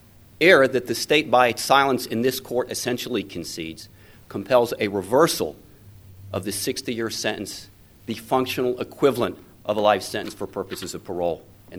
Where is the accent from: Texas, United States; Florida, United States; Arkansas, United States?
Texas, United States; Houston; from Houston